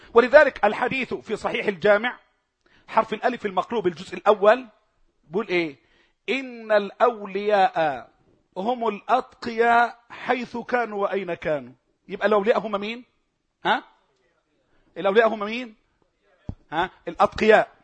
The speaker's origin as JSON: {"language": "Arabic", "country": "Egypt", "said": "عندنا في مصر"}